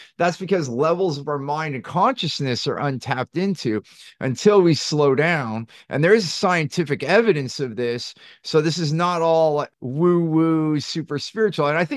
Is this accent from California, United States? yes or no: yes; Silicon Valley, California, United States; So I grew up in Silicon Valley.